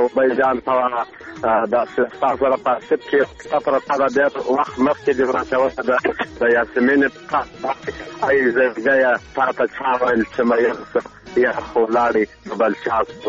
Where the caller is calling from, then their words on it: Arghandab, Kandahar, Afghanistan; کوم دا کندهار ولایت درغنداب ولسوالۍ څخه مې